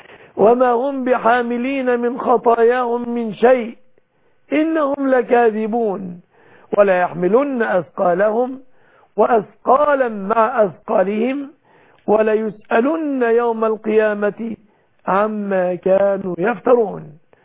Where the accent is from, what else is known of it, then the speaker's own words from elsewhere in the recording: Egypt; بلادنا مصر